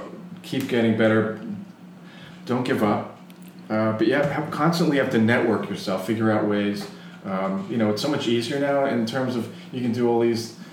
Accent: New York, United States; That I'm a New Yorker.

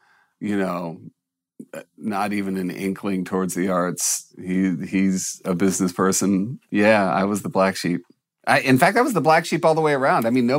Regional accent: New York City, New York, United States; now in California, United States; I'm a New Yorker. I still identify that way. I might live in California, but I'm always going to be a New Yorker. Yeah, I mean, I grew up in New York City.

